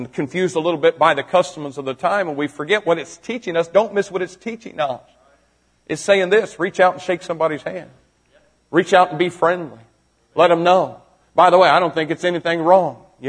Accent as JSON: {"language": "English", "country": "United States", "said": "Now, I thank God I'm an American. I thank God we just shake hands, you know."}